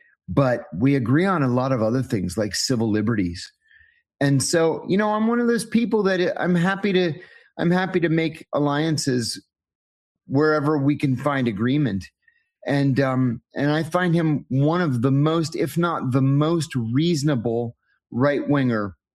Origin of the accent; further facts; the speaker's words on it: United States; I'm biased in favor of the U.S. only because I'm an American, of course.